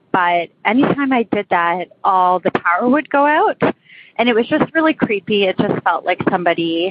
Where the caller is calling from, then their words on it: Toronto, Ontario, Canada; I'm calling from Toronto.